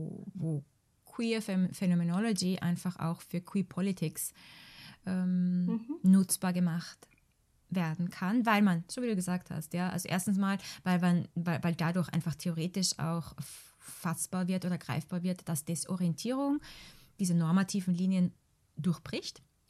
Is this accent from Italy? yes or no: no; Austria; Es gibt Hausaufgabe oder Hausübung heißt das bei uns in Österreich und Denkaufgabe.